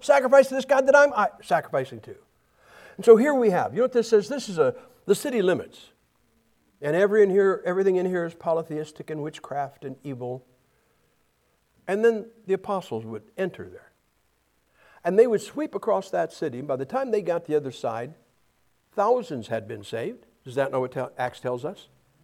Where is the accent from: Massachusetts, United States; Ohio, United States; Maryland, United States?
Ohio, United States; Now, I'm from Ohio, and Ohio, weather-wise, is about like this, except our sky turns blue every now and then.